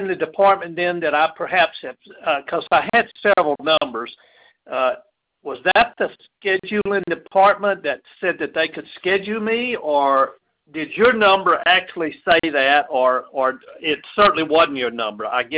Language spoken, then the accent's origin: English; United States; So I'm looking for that age group of 65 to 70, and I'm from Calhoun County, and just recently on Facebook it said Calhoun County will be getting the vaccine on February the 8th